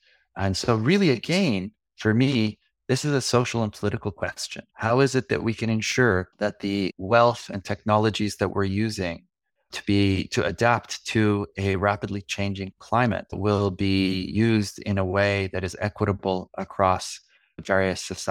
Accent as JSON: {"language": "English", "country": "Canada", "said": "as a Canadian, going out into nature is part of a regular practice"}